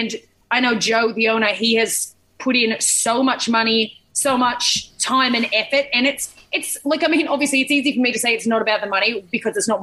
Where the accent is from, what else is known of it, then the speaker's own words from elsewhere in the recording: Sydney, New South Wales, Australia; growing up in Sydney, like they're not like, you know, I mean, they're not prevalent as that misinformation.